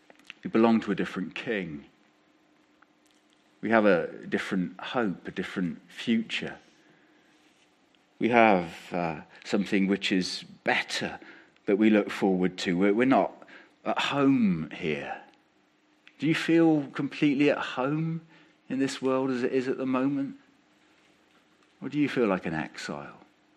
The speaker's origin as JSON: {"language": "English", "region": "South West England", "country": "United Kingdom", "tie": "born or raised there", "said": "I grew up in Wiltshire, which was a landlocked county."}